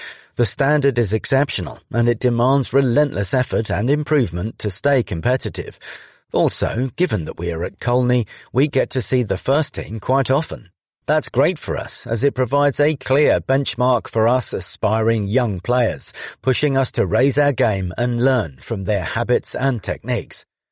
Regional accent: Hainault, London, United Kingdom; I grew up in the East London Essex area around Hainault.

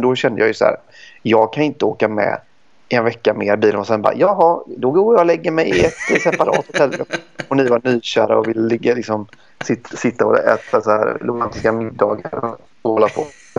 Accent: Sweden; now in Italy; Så att vi är ett litet svensk gäng som är här.

